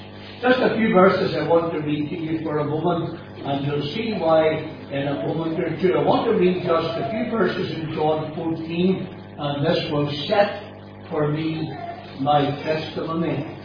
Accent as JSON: {"language": "English", "town": "Crookstown", "region": "Munster", "country": "Ireland", "tie": "born or raised there", "said": "Many years ago, I was born and brought up in Crookstown. I often refer to Crookstown as God's own country, but that's where I came from, and I was brought up in a home where there were six of us as children."}